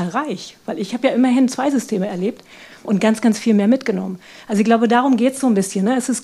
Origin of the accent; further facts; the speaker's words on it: East Germany, Germany; ich komme aus dem Osten